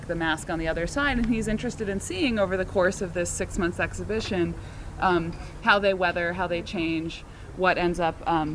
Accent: England, United Kingdom; now in United States; I'm from Northern England. This is crazy. You know, we live in the wild.

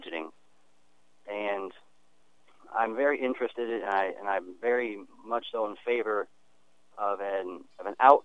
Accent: Orion, Illinois, United States; now in Burlington, United States; Originally, though, I'm from Orion, Illinois, and happy to be in Burlington.

